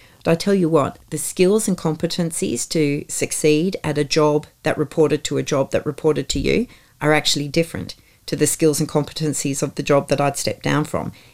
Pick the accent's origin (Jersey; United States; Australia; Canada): Australia; But being an Aussie in the middle of all that, I was kind of like a neutral thing and I didn't threaten anyone.